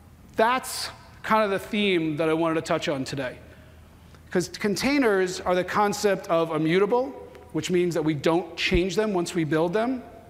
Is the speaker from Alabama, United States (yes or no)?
no; Seattle, Washington, United States; And everybody that hears we're from Seattle, they just go, why? What are you doing here?